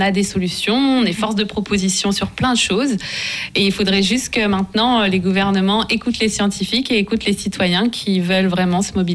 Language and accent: French; Belleville, Auvergne-Rhône-Alpes, France; moi je viens de Belleville donc personnellement je connais